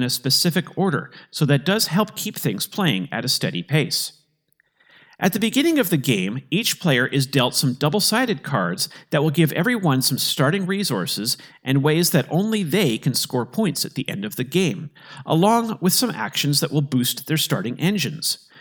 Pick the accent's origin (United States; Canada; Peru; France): Canada; As a Canadian, I love the fact that many of the ecosystems represented are from our country.